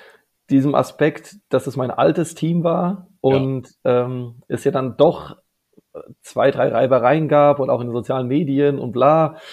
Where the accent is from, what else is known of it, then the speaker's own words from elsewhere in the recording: Babenhausen, Hesse, Germany; Zwischen Darmstadt und Frankfurt ist so meine Heimat. Wunderschöne Babenhausen, kennt aber keiner.